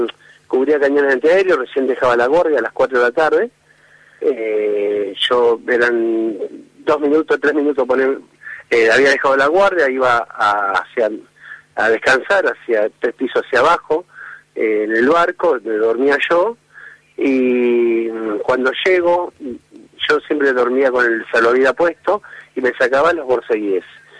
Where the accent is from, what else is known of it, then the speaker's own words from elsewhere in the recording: Suipacha, Buenos Aires Province, Argentina; A mí el pueblo de Suipacha, cuando yo vine de Malvinas, me ayudó muchísimo